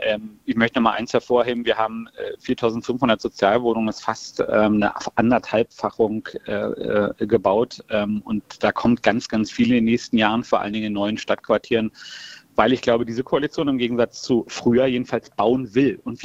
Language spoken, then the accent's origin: German; Berlin, Germany; in meinem Heimatbezirk Marzahn-Hellersdorf, aus dem ich komme